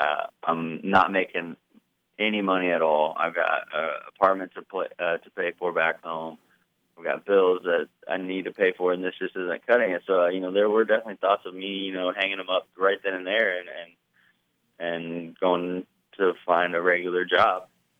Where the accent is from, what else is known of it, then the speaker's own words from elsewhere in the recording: Tuscola, Illinois, United States; also born or lived in Urbana; So I was born in Urbana. I grew up in Tuscola, Illinois. My whole family still lives in the area there.